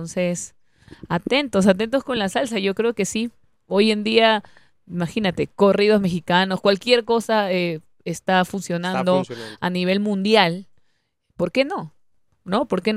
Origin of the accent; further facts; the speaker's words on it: Peru; Es curioso que en mi país, en Perú, para los que saben